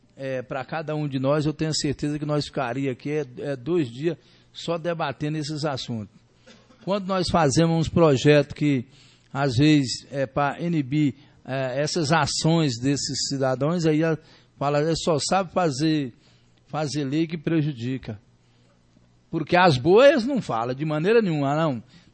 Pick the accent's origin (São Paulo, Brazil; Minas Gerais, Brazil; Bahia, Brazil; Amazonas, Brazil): Bahia, Brazil; now in Formosa, Brazil; Eu mesmo, por exemplo, que vim da Bahia para Formosa, tenho um orgulho muito grande. Eu sou formosense de coração.